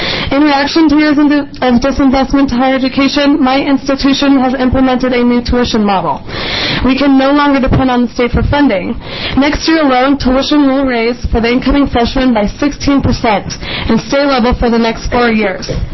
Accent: Pendleton, Oregon, United States; I'm from Pendleton, Oregon.

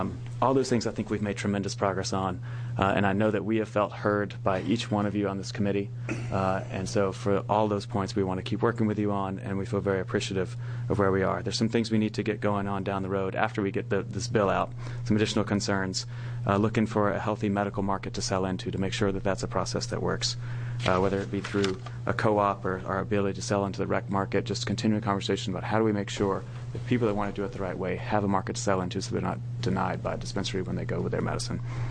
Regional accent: Georgia, United States; I grew up in Georgia. We call it country, not rural.

